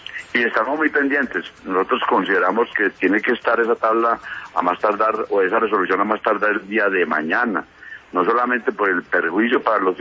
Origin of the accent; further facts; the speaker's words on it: Jericó, Colombia; porque yo también soy de Jericó casualmente